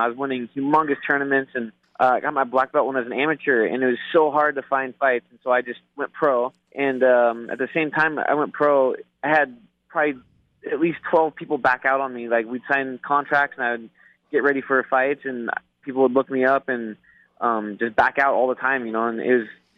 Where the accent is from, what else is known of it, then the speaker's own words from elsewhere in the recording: Oregon, United States; it was great to fight in my home state in Oregon